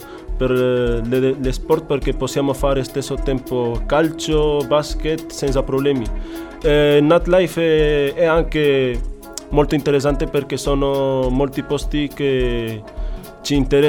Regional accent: Ceuta, Spain; Italian is a second language; moved away as an adult; now in Cagliari, Italy; Da Ceuta, Spagna.

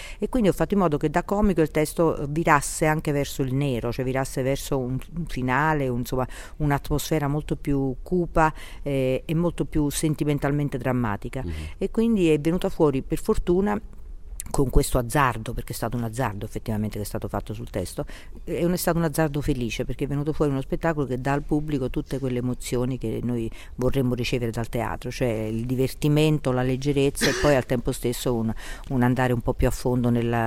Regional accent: Campania, Italy; accent: Neapolitan; c'è anche questo napoletano che ci aiuta molto, diciamo, questo nostro dialetto

